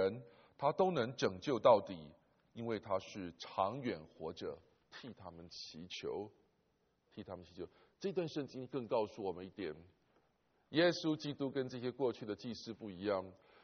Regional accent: China; 讲嫁妆我们中国人就懂啊，什么叫嫁妆啊？

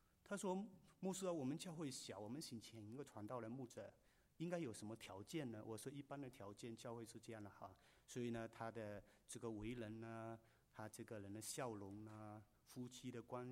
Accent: Malaysia; also born or lived in Africa; 我是在马来西亚长大，从来没有见过

